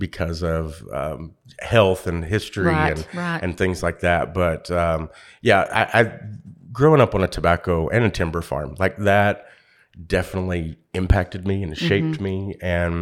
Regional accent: Kentucky, United States; I'm originally from Kentucky. Grew up on a tobacco and timber farm in Kentucky, and was real involved in 4-H

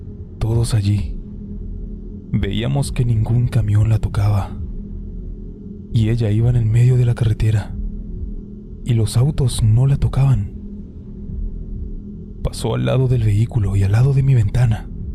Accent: Chiapas, Mexico; Soy de Chiapas.

